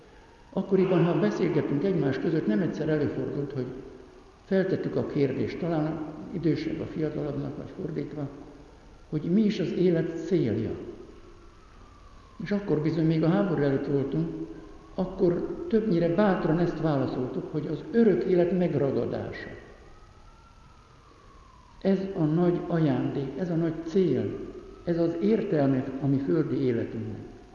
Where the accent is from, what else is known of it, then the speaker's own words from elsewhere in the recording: Pest, Hungary; born there; Falun születtem, a Csepel-sziget legdéli lakóhelyén.